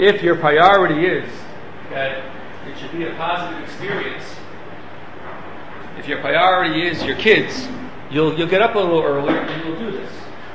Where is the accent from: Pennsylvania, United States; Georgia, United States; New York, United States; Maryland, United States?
Maryland, United States; Silver Spring; When I grew up in Kent Mill in Silver Spring, Maryland, and I wasn't so into learning